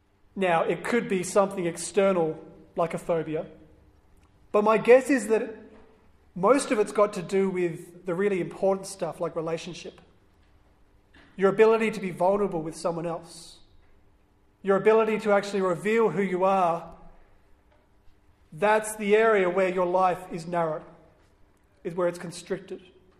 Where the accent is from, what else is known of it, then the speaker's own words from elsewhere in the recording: Perth, Western Australia, Australia; particularly growing up in Perth where the beach culture is huge and everyone surfs.